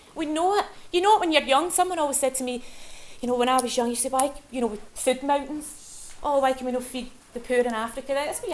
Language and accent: English; Scotland, United Kingdom; So like saying, I am from Scotland, everybody's to come